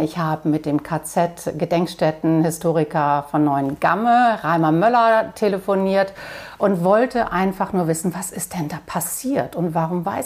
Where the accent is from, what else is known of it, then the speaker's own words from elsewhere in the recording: Neustadt, Schleswig-Holstein, Germany; glückliche Kindheit.